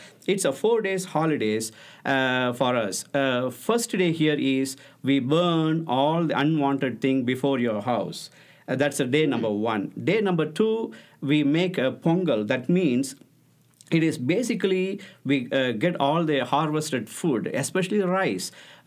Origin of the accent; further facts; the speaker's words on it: India; I'm coming from India, so I have to talk about holiday seasons in India, mostly because I was born and brought up there.